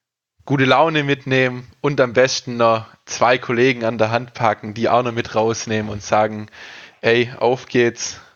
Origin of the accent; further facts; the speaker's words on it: Baden-Württemberg, Germany; Ich bin aus dem Ostalbkreis quasi, aus dem Landkreis